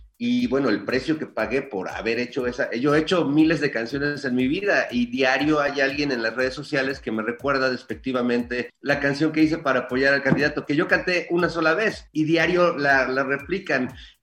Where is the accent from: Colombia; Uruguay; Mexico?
Mexico; he pasado como joven también y como mexicano por todas esas dudas